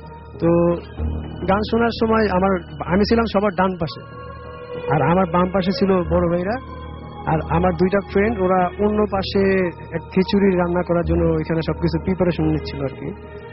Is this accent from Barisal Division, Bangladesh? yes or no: yes; Barisal, Barisal Division, Bangladesh; now in Dhaka, Bangladesh; আমি ঢাকা কুচুঘাট থেকে এসেছি ক্যান্টনমেন্ট, আর আমার বাড়ি বরিশালে।